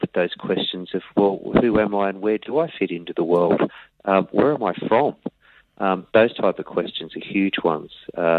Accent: Yarrawonga, Victoria, Australia; I came from a big family … in Shepparton. Now, I grew up in Yarrawonga, and Shep's only about 30 miles from Yarrawonga.

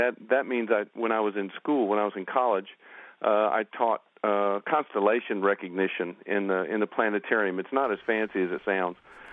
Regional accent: Nashville, Tennessee, United States; So, I grew up in Nashville where musicians weren't really highly regarded.

